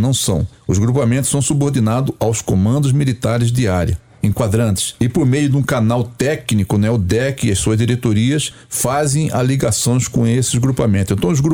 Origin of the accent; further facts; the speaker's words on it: Cuiabá, Mato Grosso, Brazil; Eu sou cuiabano e eu fui muito influenciado